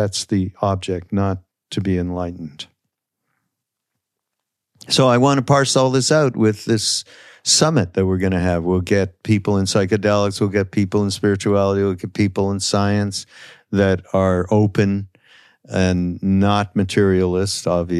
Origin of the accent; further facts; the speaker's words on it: Montreal, Quebec, Canada; I've had many French friends when I was growing up in Montreal.